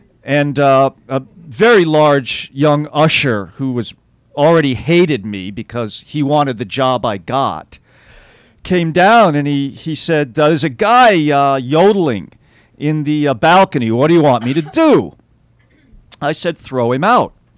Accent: Staten Island, New York, United States; born there; But I was born in New York, born on Staten Island, just where the you know, principal of this story is born. Lived and worked in New York.

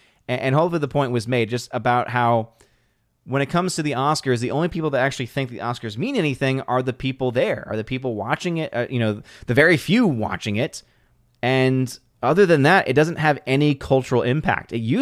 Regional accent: United States; But I'm an American, all right?

